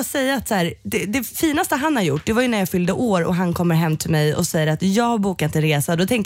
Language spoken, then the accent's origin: Swedish; Iran; jag är iranier